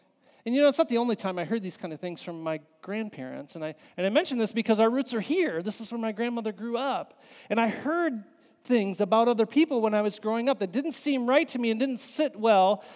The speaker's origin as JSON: {"language": "English", "town": "Zealand", "country": "United States", "tie": "born or raised there", "lives_now": "Jamestown, United States", "said": "And then my family, we moved out real far west to Zealand. Where I grew up, and I grew up in Zealand, and then now I'm back in the homeland, right? I live here in Jamestown. I moved back here"}